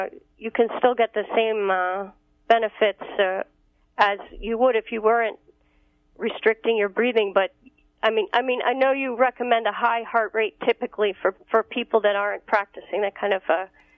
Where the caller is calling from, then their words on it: New York, United States; Hi, I'm calling from New York.